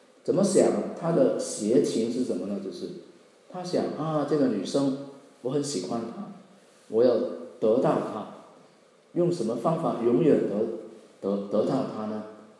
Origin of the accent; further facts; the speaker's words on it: Hong Kong; 当时呢，我老家是香港啊，那在香港的很多电影院啊